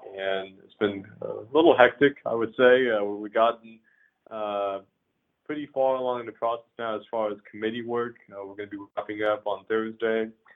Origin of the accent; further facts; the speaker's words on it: Lawton, Oklahoma, United States; Lawton, we've got about 90,000 people altogether. We do have a military base to our north, Fort Sill. It's my hometown. That's where I was born and raised.